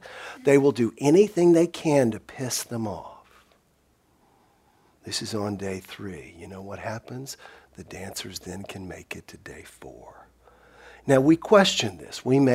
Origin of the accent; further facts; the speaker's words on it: the South, United States; Number one, I'm from the South.